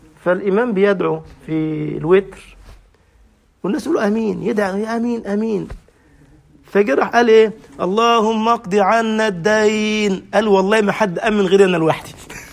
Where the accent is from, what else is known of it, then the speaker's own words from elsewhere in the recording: Cairo, Cairo Governorate, Egypt; طبعا منطقة التجمع عندنا في القاهرة